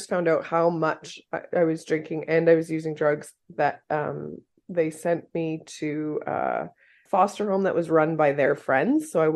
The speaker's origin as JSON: {"language": "English", "town": "Fort McPherson", "region": "Northwest Territories", "country": "Canada", "tie": "born or raised there", "said": "So I grew up in Fort McPherson, NWT, and there was definitely a lot of alcohol addiction in the community."}